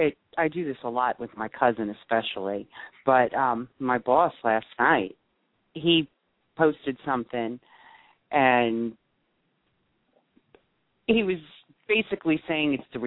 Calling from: North Carolina, United States; I'm calling from North Carolina.

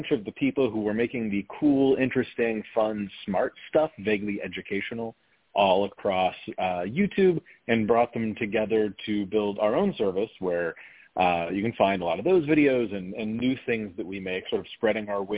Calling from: New York, United States; I'm right here with you in New York City.

